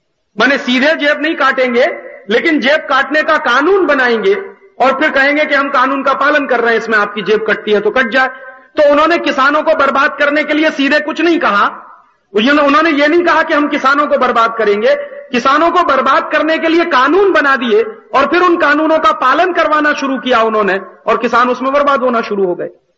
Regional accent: Uttar Pradesh, India; मैं जिस प्रदेश का रहने वाला हूं, उत्तर प्रदेश

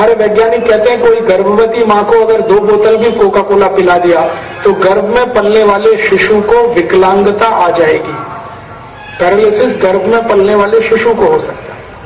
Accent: Uttar Pradesh, India; मेरे माता पिता दोनों किसान हैं और खेती करते हैं, उत्तर भारत में अलीगढ़ जिले में हमारा गांव है।

